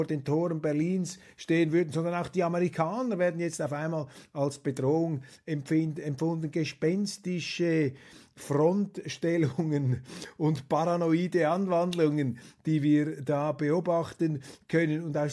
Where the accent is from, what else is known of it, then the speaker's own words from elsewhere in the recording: Switzerland; Da halte ich mich immer etwas zurück als Schweizer, denn wir Schweizer haben ja keine Vorstellung davon, was es heißt, in so einem Staat überleben zu müssen.